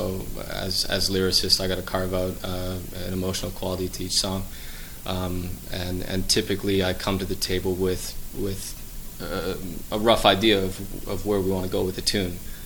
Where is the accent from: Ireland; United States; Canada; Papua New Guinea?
Canada; Halifax, Nova Scotia; moved away; I'm originally from Halifax, so I had a prior band out there with a longtime songwriting friend of mine